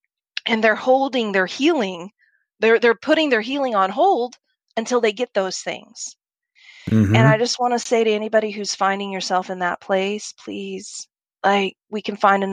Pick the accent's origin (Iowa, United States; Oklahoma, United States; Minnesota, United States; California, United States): Oklahoma, United States; also born or lived in Chicago; And then I grew up in Oklahoma, and then I went to school at the University of Chicago.